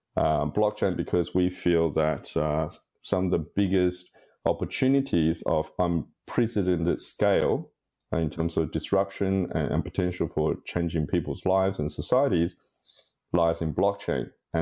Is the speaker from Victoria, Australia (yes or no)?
no; Sydney, New South Wales, Australia; Well, so I'm a Sydney boy. I grew up in Sydney, and my first job out of university was actually as an analyst programmer.